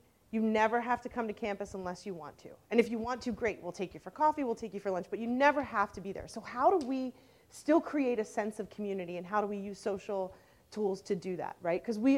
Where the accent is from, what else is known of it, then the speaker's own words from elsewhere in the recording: Philadelphia, Pennsylvania, United States; I'm from Philadelphia.